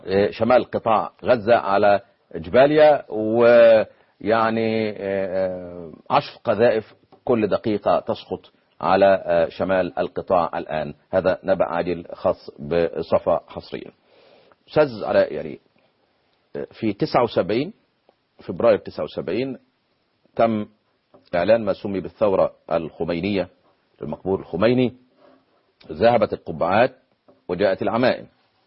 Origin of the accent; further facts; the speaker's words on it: Egypt; لكن لدينا نحن كمصريين